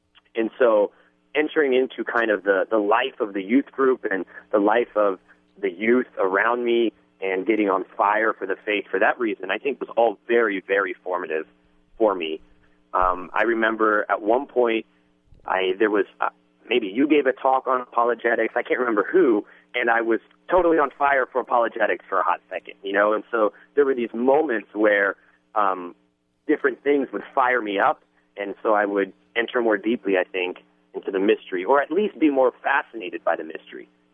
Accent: Columbus, Ohio, United States; Yeah, so, you know, I grew up in Columbus, Ohio, and I have three older sisters and a loving mother and father.

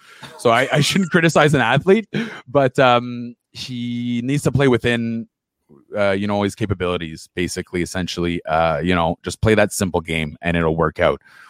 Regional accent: Ottawa, Ontario, Canada; and I grew up in Ottawa. I'm allowed to say that.

